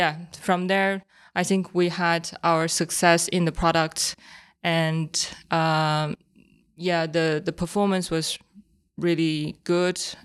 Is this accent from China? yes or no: yes; China; I was born and raised in China.